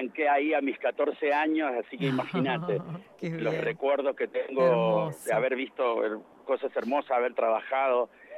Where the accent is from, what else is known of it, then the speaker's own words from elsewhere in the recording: Mendoza, Argentina; No, señora, somos de acá, de Mendoza.